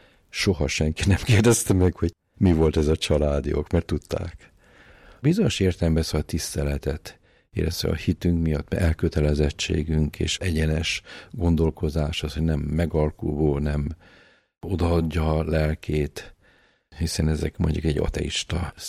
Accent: Budapest, Hungary; Várban nőttünk föl.

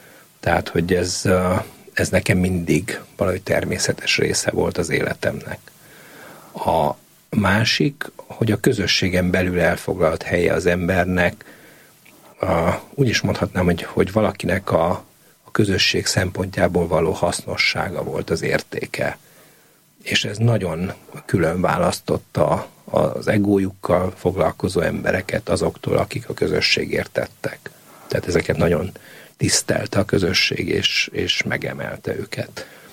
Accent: Transylvania, Romania; hogy Erdélyben születtem, és ott nőttem fel.

